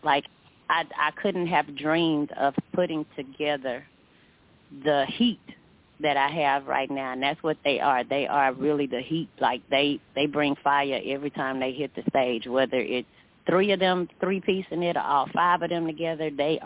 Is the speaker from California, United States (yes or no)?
no; Missouri City, Texas, United States; I was born and raised right here in Missouri City, actually. I was born and raised in Missouri City, Texas, and I actually still live in Missouri City.